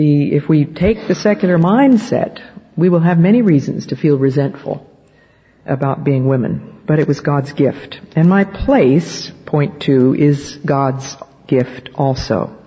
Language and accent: English; Philadelphia, Pennsylvania, United States; also born or lived in New Jersey; And I remember very well when I was only 9, we moved from Philadelphia to New Jersey